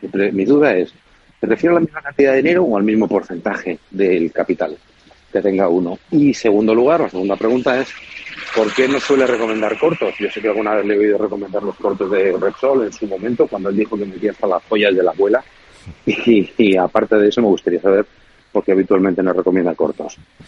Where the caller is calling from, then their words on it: Madrid, Community of Madrid, Spain; de Madrid.